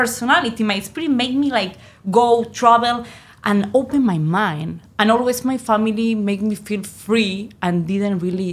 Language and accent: English; Argentina; English is a second language; I'm from Argentina.